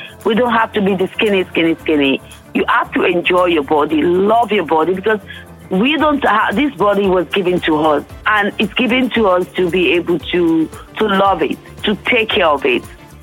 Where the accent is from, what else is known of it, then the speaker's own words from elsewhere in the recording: Ireland; everybody knew I was from Ireland.